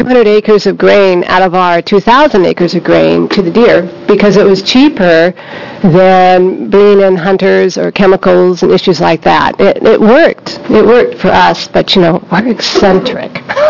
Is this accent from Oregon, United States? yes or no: yes; Klamath Falls, Oregon, United States; I grew up here in Oregon on our family's 7,000-acre cattle ranch in Klamath Falls